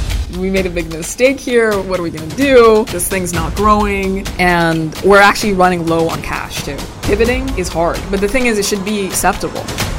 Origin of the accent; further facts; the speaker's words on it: Sudan; I'm originally from Sudan. My parents are Sudanese and dropping out was just not an option.